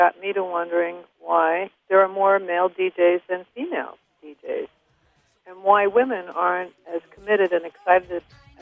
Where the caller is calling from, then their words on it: South Salem, New York, United States; I'm calling from South Salem, New York.